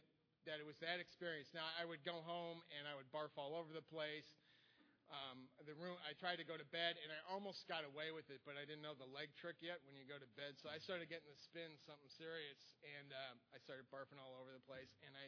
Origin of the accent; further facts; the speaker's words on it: Milwaukee, Wisconsin, United States; I grew up in Milwaukee, Wisconsin